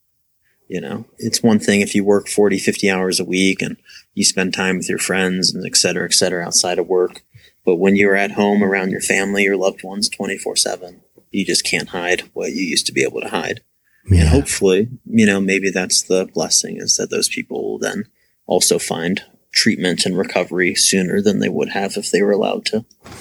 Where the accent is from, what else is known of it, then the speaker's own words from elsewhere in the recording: Youngstown, Ohio, United States; I grew up in beautiful Youngstown, Ohio.